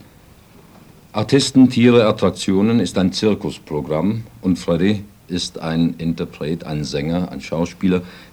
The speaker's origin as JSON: {"language": "German", "region": "Vienna", "country": "Austria", "tie": "born there", "said": "Ich bin hier in Wien geboren, im 8. Bezirk geboren, in der Laudunggasse 10, in der 4. Etage. Dritter Stock, so."}